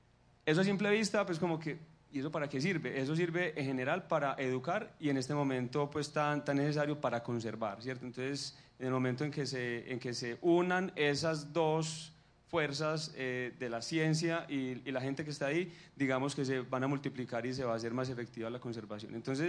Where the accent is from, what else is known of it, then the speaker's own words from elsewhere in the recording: Colombia; Yo como colombiano